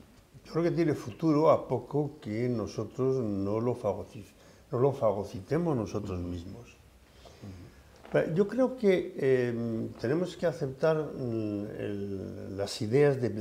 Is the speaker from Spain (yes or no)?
yes; Basque Country, Spain; yo soy vasco y Euskadi está hoy entre España y Francia, luego. Hay algo de español en mí y algo de francés.